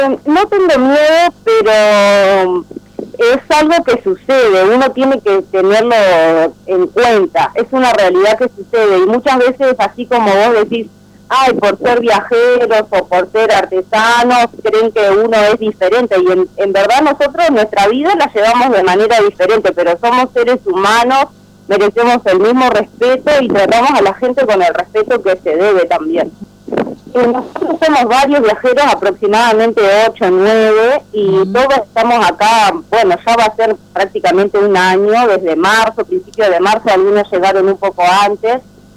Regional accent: Uruguay; Yo soy de Uruguay, ahí para allá.

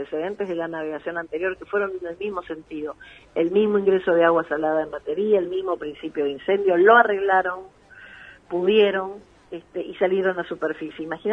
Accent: Argentina; a mí, como familiar y como abogada y como argentina

